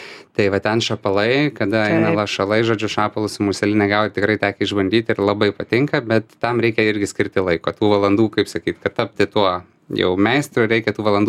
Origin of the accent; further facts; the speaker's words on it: Marijampolė County, Lithuania; užaugau su Dargo kaime, vaikystė leido Šakių rajone ir mūsų sodyba, tuo metu namai, buvo, nu, grubiai pasakysiu, iki 500 metrų nuo Nemuno.